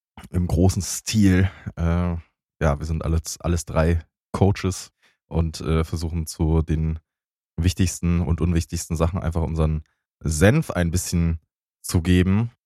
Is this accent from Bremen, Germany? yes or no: no; Leipzig, Saxony, Germany; ich komme aus Leipzig.